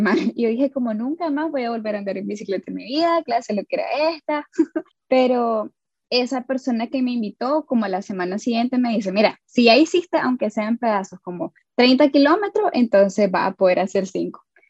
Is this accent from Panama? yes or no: no; Carazo, Nicaragua; Yo soy de Carazo.